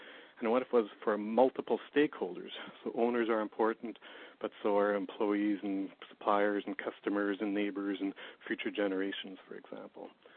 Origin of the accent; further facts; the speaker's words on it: Canada; and I'm a Canadian